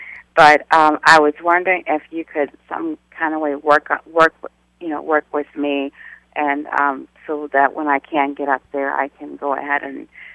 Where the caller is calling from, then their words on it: La Jolla, California, United States; from La Jolla.